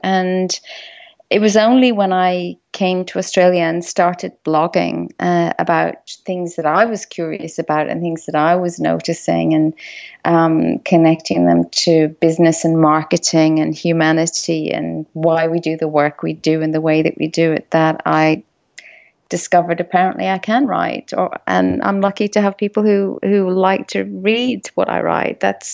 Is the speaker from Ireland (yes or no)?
yes; Dublin, Leinster, Ireland; I would say that Dublin is the storytelling capital of the world. When I was growing up, you couldn't avoid he